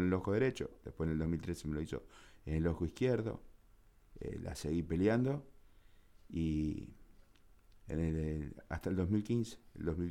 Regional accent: Coronel Moldes, Córdoba, Argentina; born there; also born or lived in Casilda; Yo soy nacido en Coronel Moltes, provincia de Córdoba. Me trataron en Río Cuarto. Después, a posterior, vinimos a Casilda.

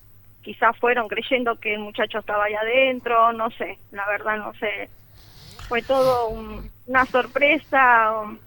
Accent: Casilda, Santa Fe, Argentina; somos nacidos, criados acá en Casilda, mis hijos se criaron todos allá en Nueva Roma.

